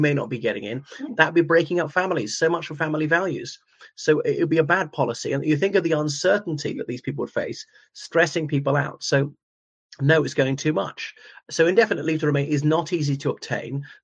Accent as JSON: {"language": "English", "country": "Ireland", "said": "everybody … from Ireland, so welcome back to my channel, or welcome for the very first time."}